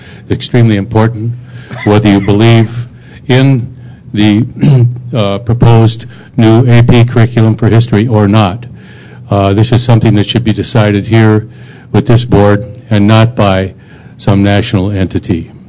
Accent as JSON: {"language": "English", "region": "Colorado", "country": "United States", "said": "I'm from Jefferson County, Colorado."}